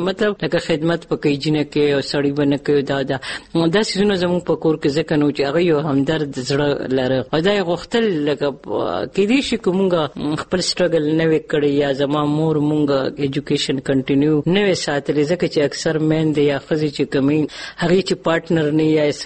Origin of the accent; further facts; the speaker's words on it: Khyber Pakhtunkhwa, Pakistan; زه په 1955 سم کې پیدا شوم او زمونږ کلی بغداد دی. زما پلار نوم … دی. خدای دې وبخي. هغه خدای خدمتگار او د مردان ضلع صدر